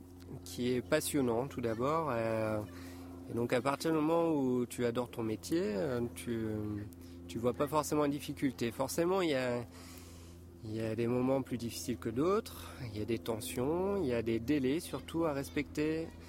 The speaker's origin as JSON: {"language": "French", "region": "Hauts-de-France", "country": "France", "tie": "born or raised there", "said": "j'étais au tout début dans une petite école dans mon village natal, en Picardie."}